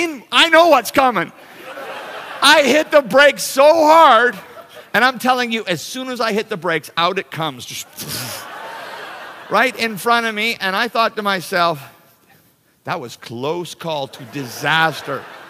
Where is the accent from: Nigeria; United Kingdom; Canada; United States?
Canada; And I'm from Canada, okay? No allegiance to those things.